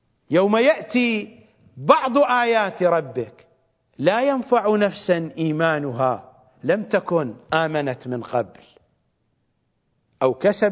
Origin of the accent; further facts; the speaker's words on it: Iraq; وهذا هو سبب البلاء عندنا في العراق